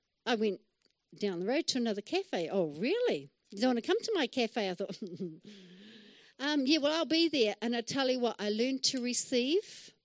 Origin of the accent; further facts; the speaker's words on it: New Zealand; I'm Kiwi, hello.